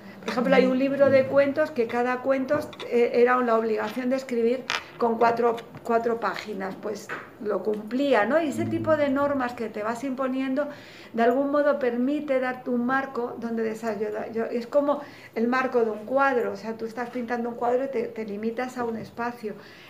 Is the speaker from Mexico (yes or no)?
no; Morocco; now in Spain; En mi caso, como sabéis todos, pues vengo del norte de Marruecos. Nuestra generación es una generación que llega por primera vez a España